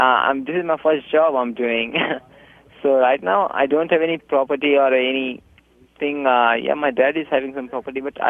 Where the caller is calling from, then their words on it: California, United States; I'm calling you from California.